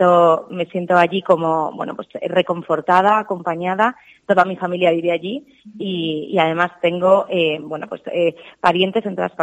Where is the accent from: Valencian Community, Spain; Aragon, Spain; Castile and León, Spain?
Castile and León, Spain; Zamora; also born or lived in Barcelona; La primera, que soy de Zamora